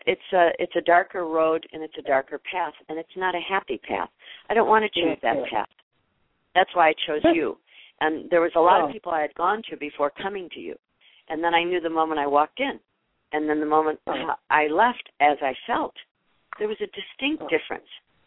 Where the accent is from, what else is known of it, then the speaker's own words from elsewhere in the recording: Midwest, United States; I come from the Midwest, and we have the same kind of weather, that whole Milwaukee, Wisconsin area, and Chicago area.